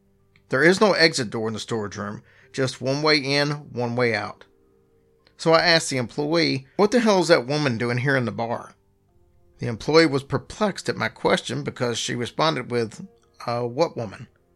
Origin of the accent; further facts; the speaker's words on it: Tyler, Texas, United States; now in Tombstone, United States; I'm originally from Tyler, Texas, and I've been working at Big Nose Kate's Saloon in Tombstone, Arizona for 7 months as a waitress.